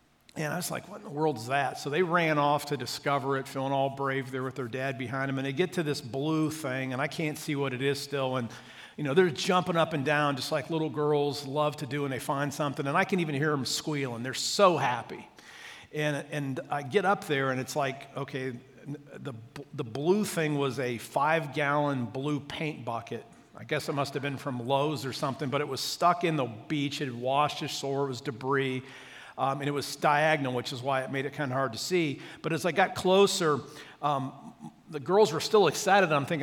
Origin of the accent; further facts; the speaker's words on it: Akron, Ohio, United States; I grew up in the Methodist Church. I've been going to, went to Hope United Methodist Church in Akron, Ohio from the age of five.